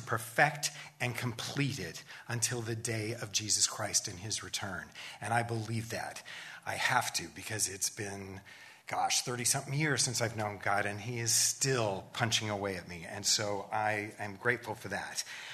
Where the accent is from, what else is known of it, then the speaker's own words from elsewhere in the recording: Wichita, Kansas, United States; I grew up in Wichita, Kansas, and I'm the eldest of three boys my mother and father produced in less than 3 years.